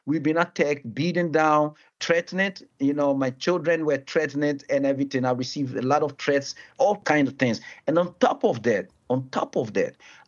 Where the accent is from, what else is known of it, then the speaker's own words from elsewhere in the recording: Amsterdam, North Holland, Netherlands; English is a second language; I'm now doing this interview for my hometown, Amsterdam.